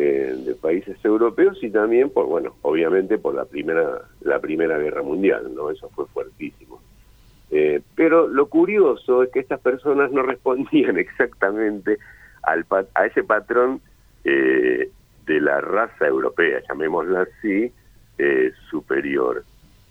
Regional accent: Argentina; nosotros como argentinos

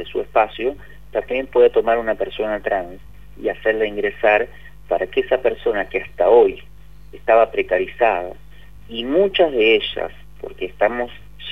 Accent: Rosario del Tala, Entre Ríos, Argentina; a mí me tocó crecer en mi adolescencia en Rosario del Tala

